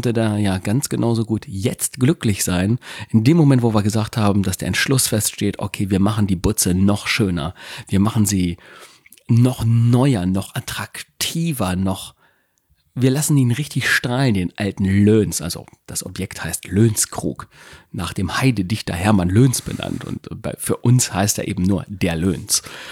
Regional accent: Gifhorn, Lower Saxony, Germany; Naja, das Fachwerkobjekt, ich bin in dem Ortsteil Winkel in Gifhorn groß geworden.

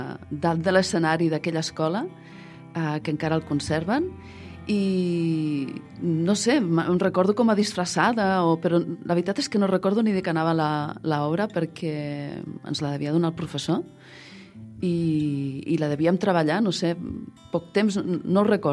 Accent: Vila-seca, Catalonia, Spain; soc de Vilaseca, tinc 54 anys

